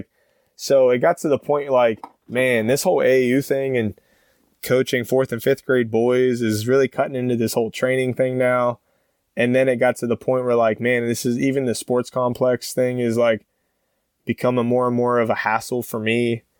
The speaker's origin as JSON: {"language": "English", "town": "Wheeling", "region": "West Virginia", "country": "United States", "said": "But like, basically I'm from Wheeling, West Virginia. So from Pittsburgh, it's like 50, 55 minutes, so under an hour."}